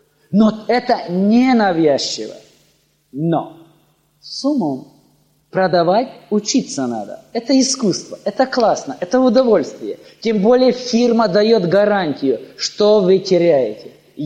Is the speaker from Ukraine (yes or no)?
yes; Ukraine; А мы говорим, мы с Украины.